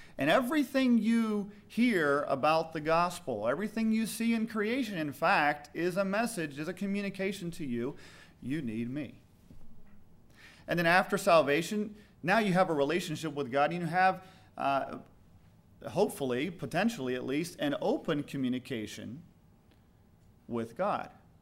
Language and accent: English; the South, United States; I grew up in the South, and hey man, this is how you can speak in the South.